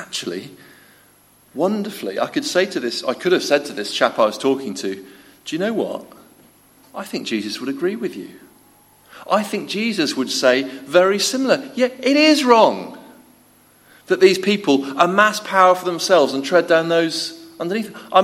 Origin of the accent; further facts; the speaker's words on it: Manchester, North West England, United Kingdom; remember when I was probably 13, 14, we did a school trip to my first trip to the Lake District. We came up from Manchester, school trip to Borrowdale.